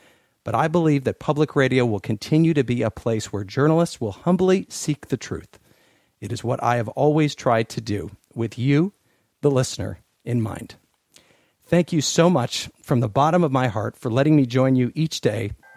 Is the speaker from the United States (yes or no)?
yes; Urbana, Illinois, United States; started in public radio when I was 9 years old, working on a show for kids called Treehouse Radio in my hometown of Urbana, Illinois